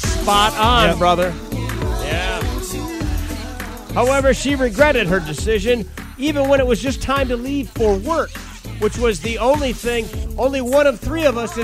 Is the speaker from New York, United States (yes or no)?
yes; New York, United States; I'm from New York.